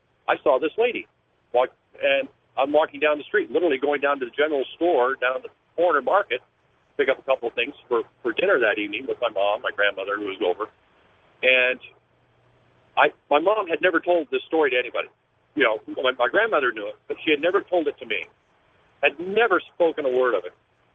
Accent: Santa Clara, California, United States; Well, I was walking where we grew up in Santa Clara, just outside of San Jose.

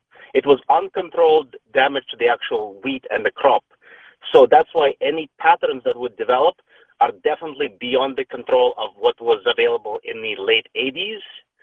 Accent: Russia; now in Canada; I'm originally from Soviet Union, from Russia.

